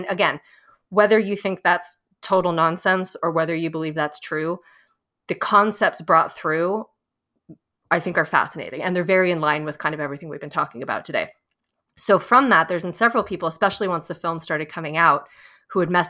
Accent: Santa Fe, New Mexico, United States; I grew up in Santa Fe and my parents were kind of very cued into that sort of spiritual community.

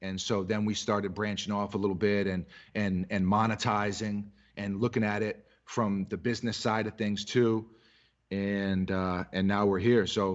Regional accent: New York City, New York, United States; I'm from New York City and sneakers are a part of the culture.

